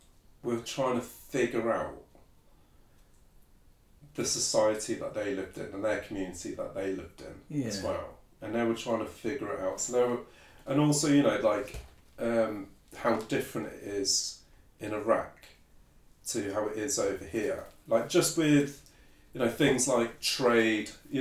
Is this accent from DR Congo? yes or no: no; Coventry, West Midlands, United Kingdom; born there; So my family are from Iraq. I was born in Coventry, but yeah, all my family's from Iraq.